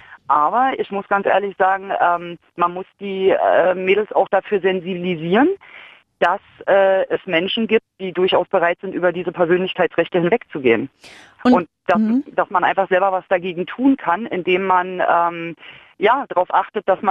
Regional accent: Berlin, Germany; ich bin auch in Berlin aufgewachsen

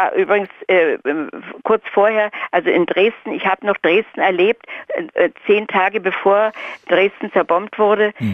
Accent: Wrocław, Lower Silesian Voivodeship, Poland; moved away; Wir waren als Flüchtlinge, ich komme aus Schlesien, aus Breslau, mit meiner Mutter und meinen Geschwistern in Altenberg gelandet, im Erzgebirge.

